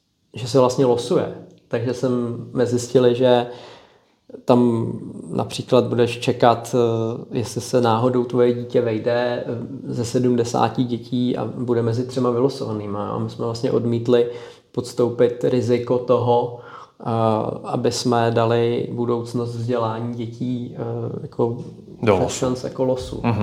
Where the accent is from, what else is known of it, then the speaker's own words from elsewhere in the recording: Hradec Králové, Hradec Králové Region, Czechia; my jsme z Hradce Králové